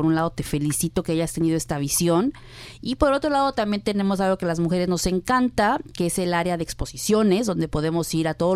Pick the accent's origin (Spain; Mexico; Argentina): Mexico; no soy colombiana, pero también a los mexicanos nos gusta mucho la fiesta